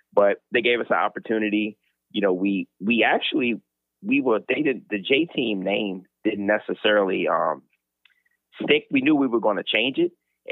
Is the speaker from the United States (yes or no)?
yes; Richmond, Virginia, United States; So we actually started in the South, you know, growing up in Richmond, Virginia.